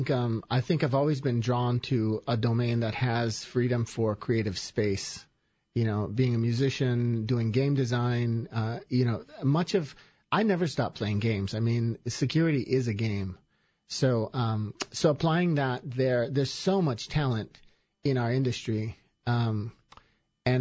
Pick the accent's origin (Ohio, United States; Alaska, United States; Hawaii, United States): Hawaii, United States; moved away as an adult; Chianini is Hawaiian. I'm from Hawaii. So quick background. Spent the first 20 years of my life there.